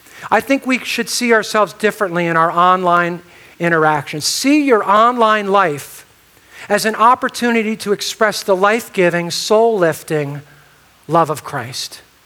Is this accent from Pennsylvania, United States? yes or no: no; New Jersey, United States; And I personally take that hard, okay, because I'm from New Jersey, all right?